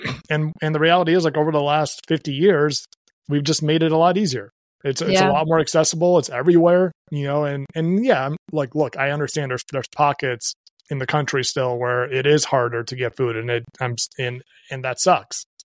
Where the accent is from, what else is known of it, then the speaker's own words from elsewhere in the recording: Belarus; moved away; I feel that growing up to an extreme because, again, like my parents immigrated, we immigrated here from Belarus.